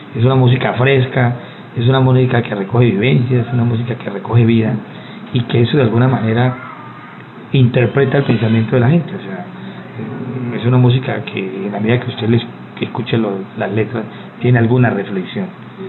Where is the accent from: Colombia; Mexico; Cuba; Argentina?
Colombia; Creo que fue el primer colombiano que gana un festival en Venezuela. Eso me comprometió mucho, a pesar de que estaba muy joven, con 21 años